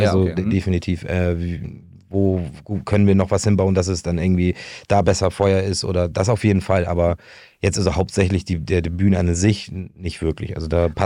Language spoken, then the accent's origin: German; Sülfeld, Schleswig-Holstein, Germany; Ich bin Hamburger, genau, und in Sülfeld aufgewachsen. Das ist, ja, sag ich mal, zwischen Hamburg und Bad Segeberg.